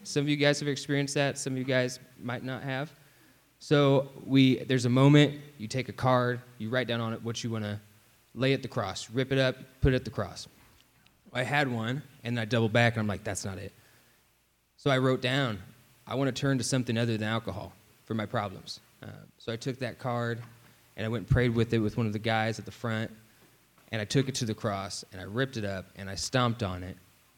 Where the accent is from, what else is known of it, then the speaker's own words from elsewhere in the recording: Terre Haute, Indiana, United States; I grew up in Terre Haute